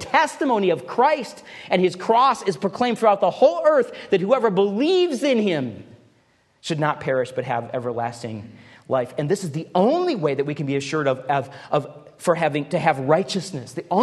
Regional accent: Detroit, Michigan, United States; I grew up in Detroit, by the way, so don't think I'm just bashing Detroit for no reason. I'm one of them, in a sense.

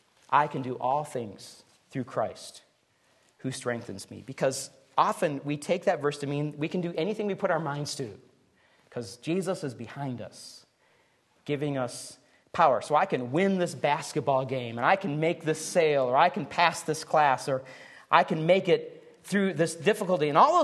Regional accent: Midwest, United States; I have vivid memories of growing up in the Midwest, huddled with the rest of my family underneath a table in the basement because of a tornado warning.

